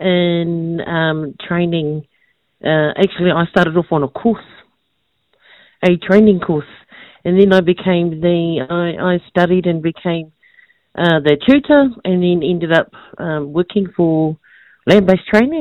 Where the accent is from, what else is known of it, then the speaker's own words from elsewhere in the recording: Manawatū-Whanganui, New Zealand; also born or lived in Marton; My whakapapa is Ngā Wairiki Ngāti Apa. I was born in Martin, raised in the Rangitike. I also whakapapa to Tuwharito, my grandparents, from there, and also Ngāti Kahumine, Moti o Marae